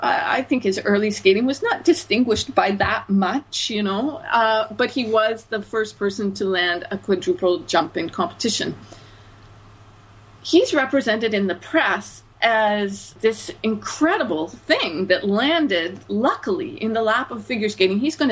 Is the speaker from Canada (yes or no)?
yes; Canada; my own perspective as a Canadian